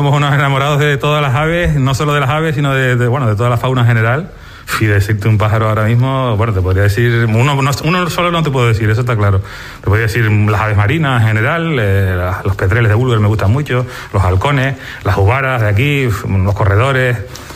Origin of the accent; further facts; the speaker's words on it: Tenerife, Canary Islands, Spain; nosotros venimos de Tenerife, nosotros nos criamos así ornitológicamente un poco